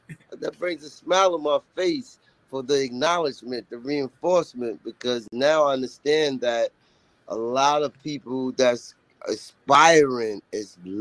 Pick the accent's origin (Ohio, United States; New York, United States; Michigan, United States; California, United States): New York, United States; Roosevelt; also born or lived in Central Islip; Was grew up in Roosevelt and Central Islip.